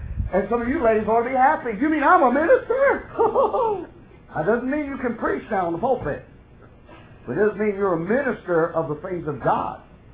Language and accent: English; Northern US, United States; I'm a Yankee. I was born a Yankee. I'm not a Yankee anymore.